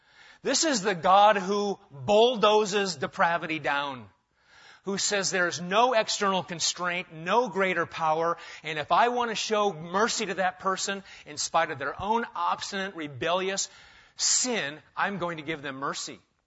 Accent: United States; And I remember asking stupidly as an American

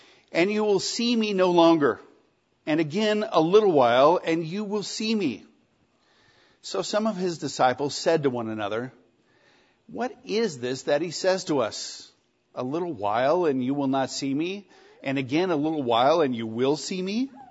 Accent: California, United States; So I said I was originally from California, and, you know, eventually we got to Mormonism.

